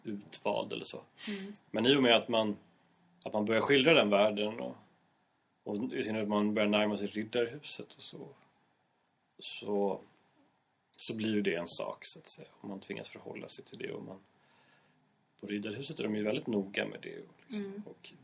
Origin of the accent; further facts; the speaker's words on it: Dalarna County, Sweden; Så jag kommer ju själv från Dalarna. Liksom från en liten stad. Det är inte direkt landet men det är inte stan.